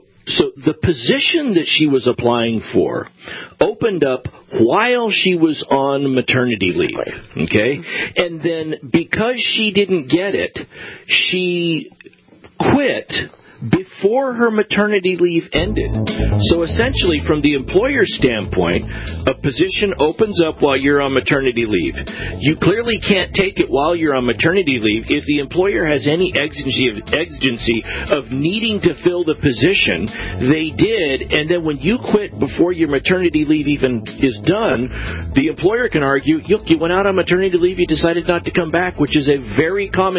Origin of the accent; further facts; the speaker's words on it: Yuba City, California, United States; I'm from Yuba City, California.